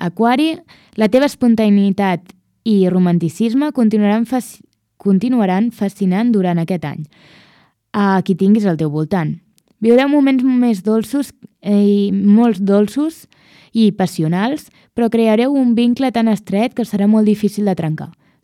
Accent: Catalonia, Spain; Jo soc catalana.

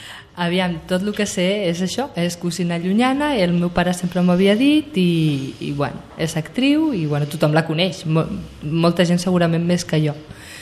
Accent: Barcelona, Catalonia, Spain; now in Sant Feliu, Spain; No, jo sóc de Barcelona. Però la muntanya sempre m'ha agradat molt, sempre, de sempre. I bueno, sempre havíem volgut viure a prop o viure a la muntanya.

